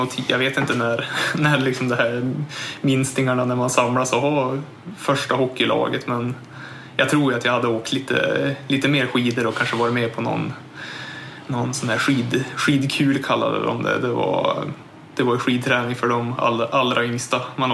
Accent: Bredby, Västernorrland County, Sweden; Jo, jag kommer från Bredby, några mil utanför Örnsköldsvik.

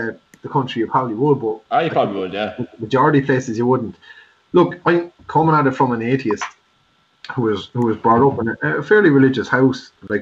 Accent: Ireland; Like, as Irish people, we tend to be quite passive, so Irish society tends to just regress back towards, like, what we've always been told.

